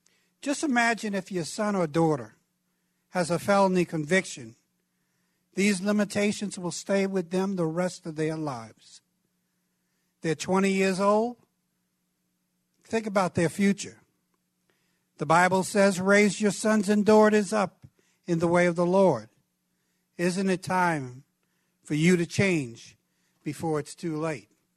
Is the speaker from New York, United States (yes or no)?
yes; Brooklyn, New York, United States; And this goes back maybe 30 years, 35 years to where I grew up in Brooklyn, New York.